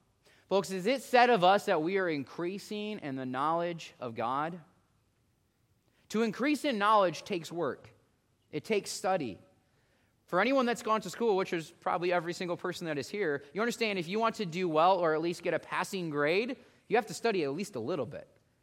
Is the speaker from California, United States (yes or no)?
no; Illinois, United States; Now, I think where I grew up in Illinois, we had a lot of trees.